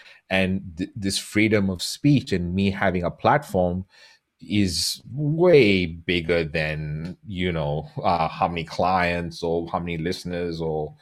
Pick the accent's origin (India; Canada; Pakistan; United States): India; first language English; now in Australia; I'm half Indian, half Portuguese. So there's a Indian background. I grew up in India. Indian accents aren't the most prettiest accents on the planet